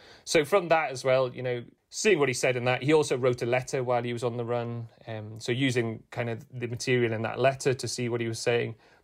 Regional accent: Newcastle, North East England, United Kingdom; So I'm from Newcastle.

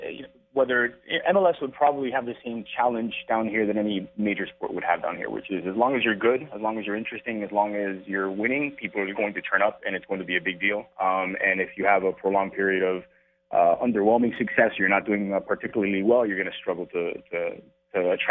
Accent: Miami, Florida, United States; but I'm a local kid. I'm from Miami. I've grown up in South Florida.

